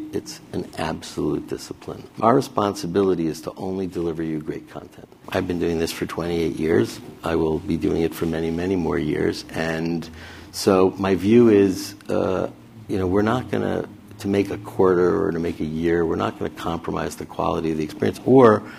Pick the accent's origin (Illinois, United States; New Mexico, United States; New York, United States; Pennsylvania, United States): New York, United States; Roslyn; I was a kid from Roslyn, Long Island.